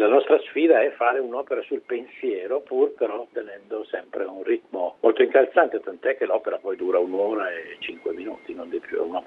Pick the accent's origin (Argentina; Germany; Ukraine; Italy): Italy; Macerata, Marche; born there; perché io sono nato a Macerata